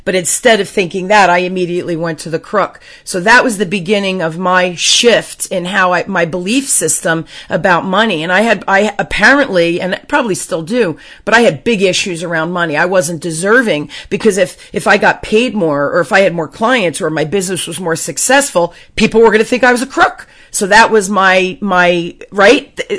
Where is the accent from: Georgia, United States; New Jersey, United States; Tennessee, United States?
New Jersey, United States; Newark; I grew up in Newark, which is not a nice neighborhood in New Jersey, and it was during the riots